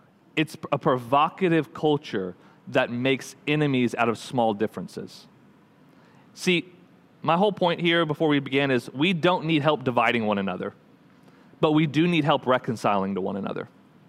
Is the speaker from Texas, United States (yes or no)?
yes; Texas, United States; We got to travel to Salem last spring break. We've never been because we're from Texas.